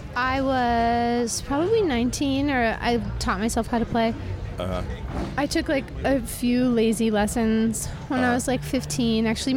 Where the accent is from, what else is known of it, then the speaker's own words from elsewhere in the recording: Walnut Creek, California, United States; also born or lived in Alameda; Well, I was born in Alameda. I always lead with that. But I grew up in Walnut Creek.